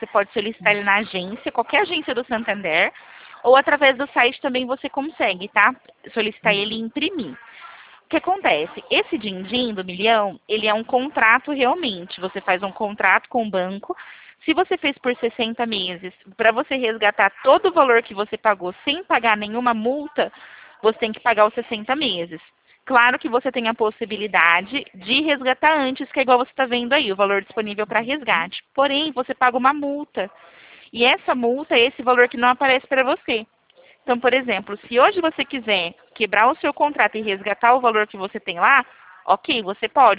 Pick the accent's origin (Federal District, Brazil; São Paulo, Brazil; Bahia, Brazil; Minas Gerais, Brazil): São Paulo, Brazil; Santo Expedito; Eu sou de Santo Expedito, eu moro em Santo Expedito, mas eu trabalho aqui em Prudente.